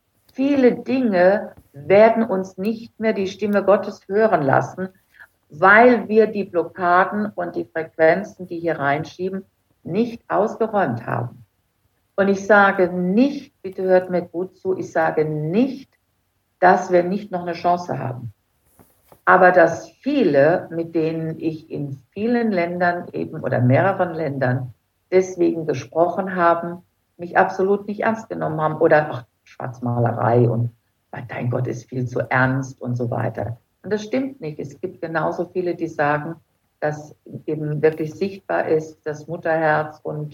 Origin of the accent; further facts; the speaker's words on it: Germany; und ich als Deutscher habe es eben nicht gekannt und nicht gesehen und bin vom Stuhl gefallen